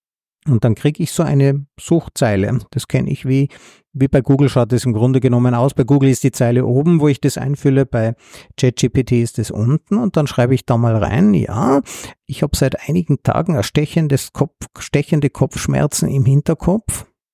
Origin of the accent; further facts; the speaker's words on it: Tyrol, Austria; accent: Tyrolean; Also ich bin ja Tiroler, das hört man nicht so, weil das kann ich nur zu Hause mit meinen Freunden sprechen